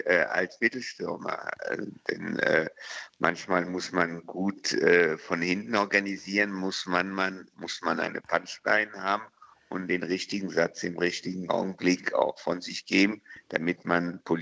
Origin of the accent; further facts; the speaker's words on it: France; Ich bin in Frankreich geboren, mit dem französischen Fußball aufgewachsen.